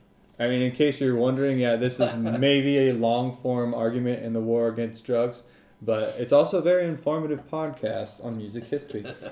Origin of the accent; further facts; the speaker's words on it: Merced, California, United States; I grew up in Merced, California, which is in the center of the San Joaquin Valley, heavily Latino. Most of my friends growing up were Latino from Mexico or El Salvador mostly